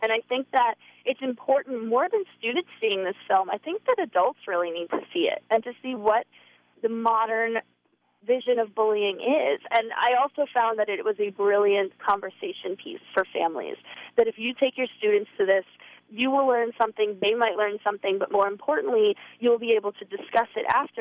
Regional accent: Rochester, United States; Obviously, Rochester is one of my first goals because that's my hometown.

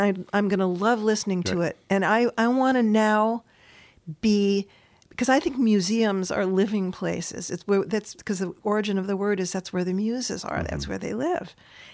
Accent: Nashville, Tennessee, United States; born there; My father taught at Fisk University, which was an African-American college. That's why I was born in Nashville.

